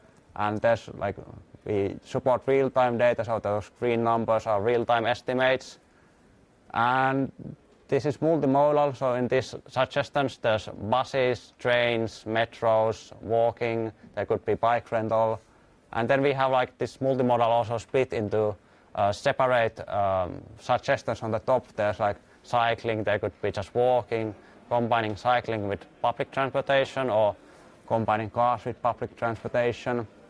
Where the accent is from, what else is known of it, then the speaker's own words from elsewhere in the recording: Finland; I'm from Finland, as said